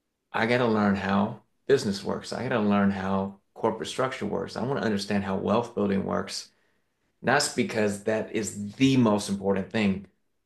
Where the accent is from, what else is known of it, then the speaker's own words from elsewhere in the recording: New York, United States; Well, I'm originally from New York, and I know you're West Coast